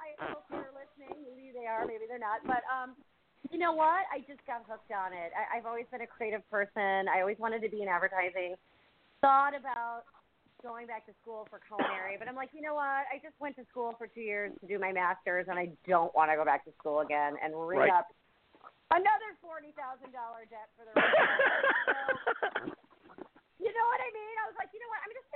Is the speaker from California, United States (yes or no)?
no; Rochester, New York, United States; also born or lived in Atlanta; I grew up in Rochester. I lived in Atlanta for 12 years.